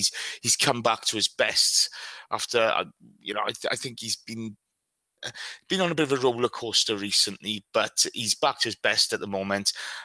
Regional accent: Wales, United Kingdom; I don't. I'm Welsh. I just couldn't give a monkeys.

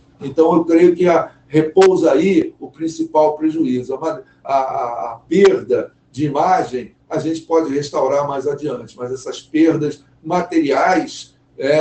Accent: Brazil; a gente, como brasileiro, vai ter nesse momento

